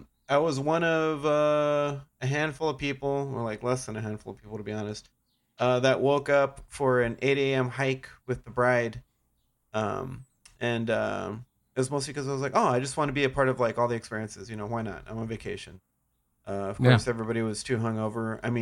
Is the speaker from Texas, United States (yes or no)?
yes; Texas, United States; I think the only thing comparable to it I've ever seen is where we grew up in Texas, right?